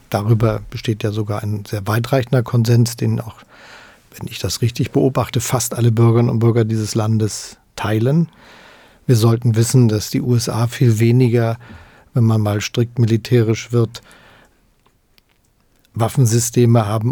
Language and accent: German; Germany; Und dafür müssen wir als Deutsche mittendrin in der EU auch Sorge tragen.